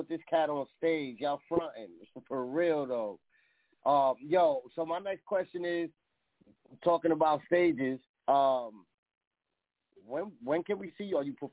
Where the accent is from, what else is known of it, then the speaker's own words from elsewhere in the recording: Bronx, New York, United States; now in Midwest, United States; You know, I'm from the Bronx. I'm out here in the Midwest, but I'm definitely born and raised uptown, two lines. So New York City, we here heavy.